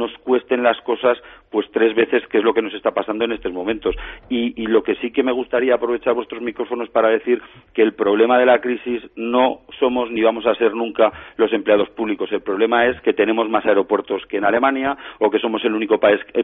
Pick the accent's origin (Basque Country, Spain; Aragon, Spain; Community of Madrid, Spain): Aragon, Spain; me siento español, y cuando voy a Bruselas, con que haya una embajada española tengo bastante. No tengo necesidad de que haya una embajada de mi comunidad autónoma, que es Aragón.